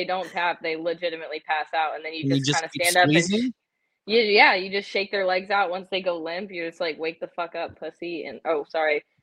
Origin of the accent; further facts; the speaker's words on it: Tallahassee, Florida, United States; The capital of Florida, and the capital of party at FSU.